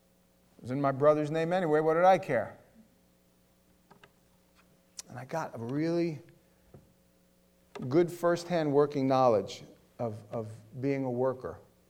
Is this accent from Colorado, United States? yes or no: no; Howard Beach, New York, United States; I was about 11 years old, and I grew up in New York. I grew up in a little town called Howard Beach in the borough of Queens, and I lived in what some people would call tenement projects